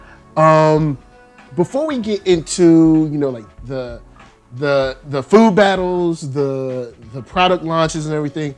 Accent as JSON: {"language": "English", "town": "Richmond", "country": "United States", "lives_now": "Los Angeles, United States", "said": "I'm from Richmond."}